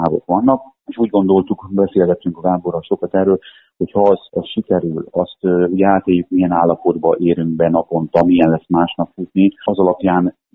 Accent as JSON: {"language": "Hungarian", "town": "Csákvár", "region": "Fejér", "country": "Hungary", "said": "Csákváról. Érkeztem a Vértes lábától. A Csákvári gyülekezet gondnoka vagyok. Ott élek feleségemmel, három fiammal."}